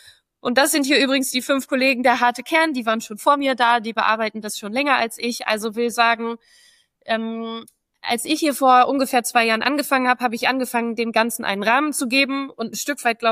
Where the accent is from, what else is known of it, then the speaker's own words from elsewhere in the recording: Vechta, North Rhine-Westphalia, Germany; Also ich selber bin Fechteraner Kind, also ich komme aus Fechter.